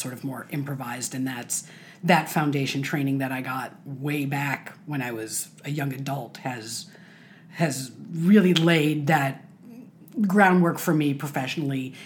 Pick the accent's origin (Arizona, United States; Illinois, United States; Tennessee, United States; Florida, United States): Illinois, United States; Chicago; I grew up in Chicago, and I thought, well, this will be fun.